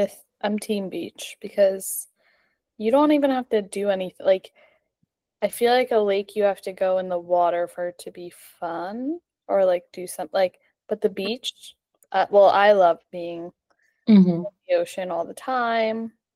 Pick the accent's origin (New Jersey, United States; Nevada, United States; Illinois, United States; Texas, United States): New Jersey, United States; when we do say we're from Jersey